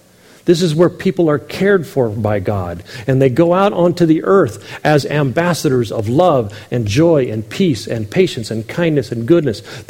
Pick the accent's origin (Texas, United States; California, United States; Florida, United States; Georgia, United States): California, United States; San Diego; because I grew up in San Diego, there was a large immigrant population, and I worked with a lot of immigrants.